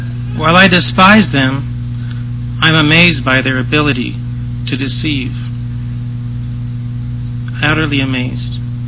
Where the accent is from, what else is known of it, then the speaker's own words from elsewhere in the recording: Phoenix, Arizona, United States; I'm from Phoenix, Arizona.